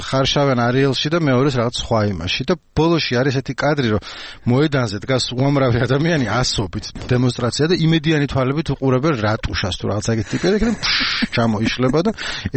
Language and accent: Georgian; Imereti, Georgia; იმერეთიდან ვარ მაგრამ იქნება გამოქცევა მომიდეს